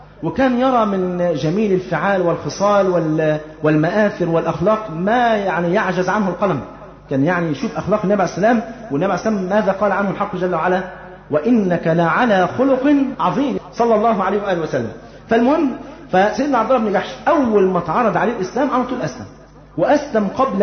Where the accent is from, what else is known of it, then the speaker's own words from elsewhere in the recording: Egypt; انت عارف احنا عندنا في مصر هنا لحد وقت قريب جدا ايام جدي وجدك ما كانش يعرف التقويم برضه